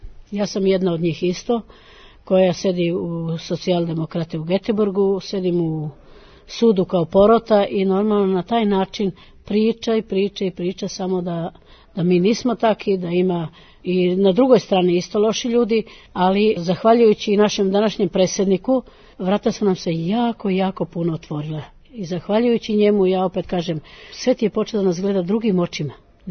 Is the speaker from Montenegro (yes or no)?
no; Serbia; za nas, koji smo poreklom iz bivše Jugoslavije, da kažem, iz današnje Srbije, da se družimo